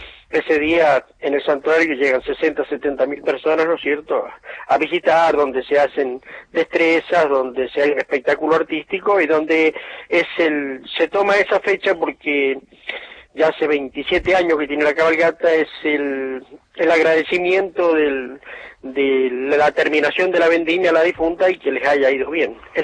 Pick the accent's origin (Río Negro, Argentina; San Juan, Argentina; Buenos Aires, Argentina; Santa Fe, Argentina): San Juan, Argentina; now in Caucete, Argentina; Soy sanjuanino de capital, del departamento Santa Lucía.